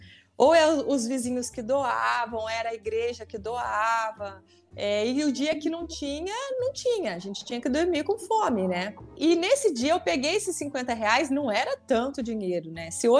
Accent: Cruzeiro, São Paulo, Brazil; Eu sou natural da cidade de Cruzeiro, Vale do Paraíba.

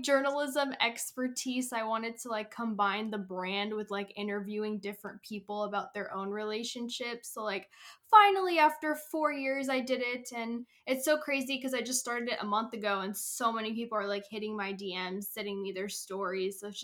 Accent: California, United States; I'm 23 years old. I'm born and raised in California

